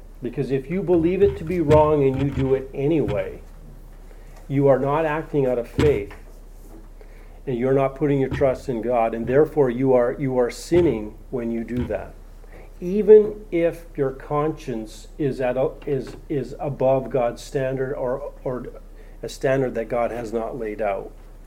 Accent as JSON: {"language": "English", "town": "Three Hills", "region": "Alberta", "country": "Canada", "tie": "born or raised there", "said": "I grew up in Three Hills, Alberta."}